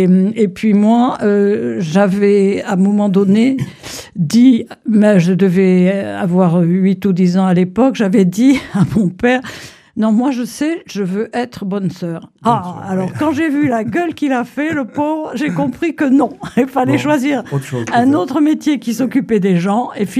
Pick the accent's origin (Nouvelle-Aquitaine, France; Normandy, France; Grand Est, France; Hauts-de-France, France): Nouvelle-Aquitaine, France; Pau; Alors, je suis paloise d'origine, c'est-à-dire que je viens de Pau. J'ai donc passé toute mon enfance et toutes les périodes scolaires à Pau.